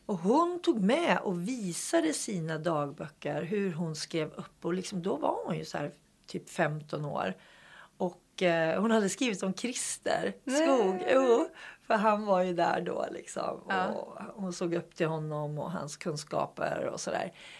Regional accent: Hudiksvall, Gävleborg County, Sweden; Han kommer dessutom från Bergsjö, Hudiksvall. Där jag kommer ifrån.

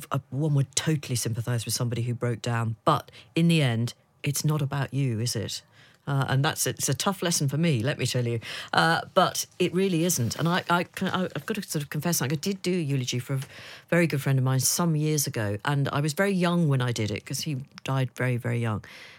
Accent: Australia; I'm Australian

